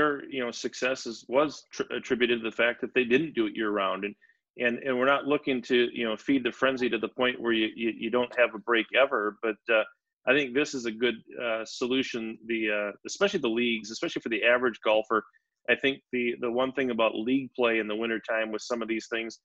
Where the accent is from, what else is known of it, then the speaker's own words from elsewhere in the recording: Wisconsin Rapids, Wisconsin, United States; I know as a kid growing up in Wisconsin Rapids, I was always envious about how warm it would be when we go down to the state wrestling tournament